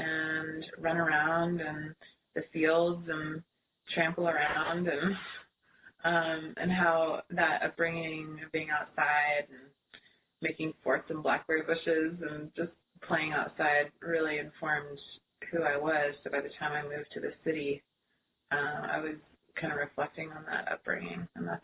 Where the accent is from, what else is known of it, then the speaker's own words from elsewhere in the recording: Ashland, Oregon, United States; Well, it was inspired by growing up in Ashland and the landscape there.